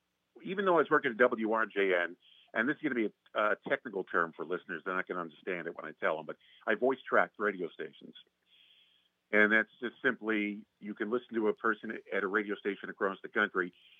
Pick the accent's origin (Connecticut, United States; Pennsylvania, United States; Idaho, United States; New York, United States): New York, United States; I grew up in New York. I've never been to the Statue of Liberty.